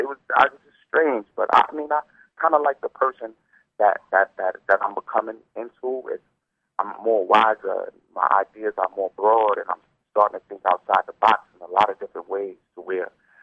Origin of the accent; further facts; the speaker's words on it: Brooklyn, New York, United States; because I'm calling from New York. I'm originally from Brooklyn, New York.